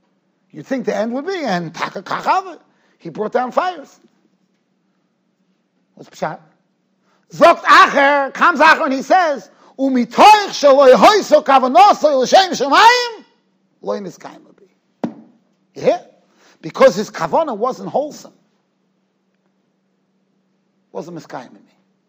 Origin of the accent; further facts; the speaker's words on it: Muncie, Indiana, United States; I said, I'm from Muncie.